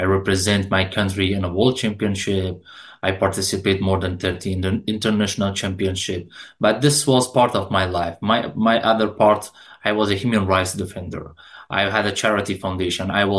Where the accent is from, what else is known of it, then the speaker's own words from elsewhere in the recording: Afghanistan; English is a second language; My background, I'm from Afghanistan.